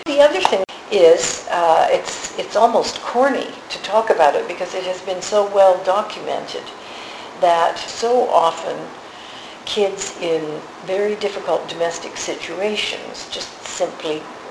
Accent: Western Canada, Canada; I grew up in Western Canada. And Western Canada, at the time that I grew up, was very British colonial.

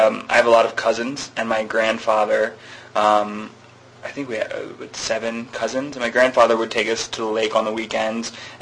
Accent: Texas, United States; Well, I grew up in Texas

